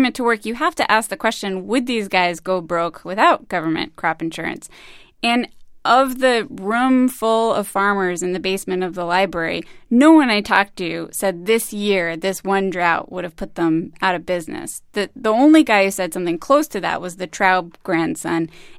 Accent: New York, United States; I'm from New York.

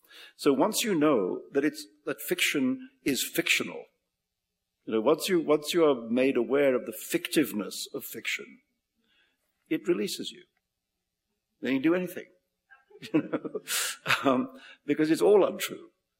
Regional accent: India; I always thought that it was a great good fortune for me to grow up as an Indian child surrounded by the storehouse of story that surrounds you, engulfs you, as an Indian child

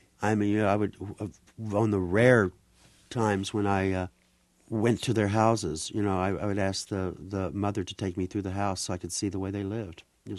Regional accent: Lebanon, Missouri, United States; born there; Yeah, I was born in Lebanon.

